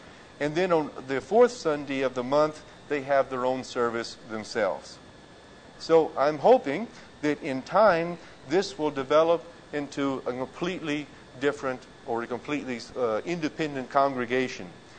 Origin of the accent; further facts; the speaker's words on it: Texas, United States; You know, I grew up in Texas, where the Church of Christ was very strong